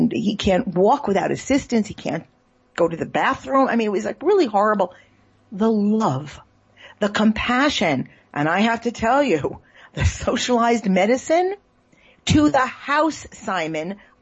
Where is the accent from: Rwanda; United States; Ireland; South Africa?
United States; New York; I mean, he's married to me. I'm from New York. He knows the deal.